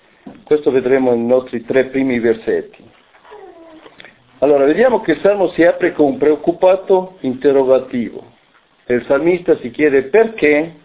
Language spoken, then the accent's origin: Italian; Ecuador; questo terremoto che è venuto nel mio paese, ovvero in Ecuador